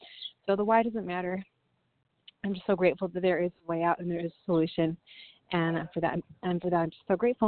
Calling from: Michigan, United States; I'm calling from Michigan.

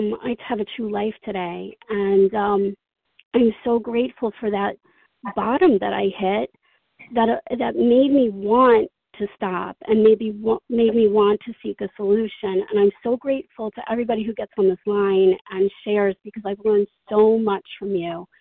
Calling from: New York, United States; Hi, good morning. This is … I'm from New York.

